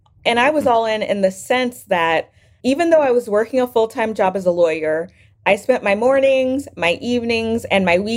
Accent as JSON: {"language": "English", "region": "Louisiana", "country": "United States", "said": "I'm from Louisiana, so of course, that's where I started."}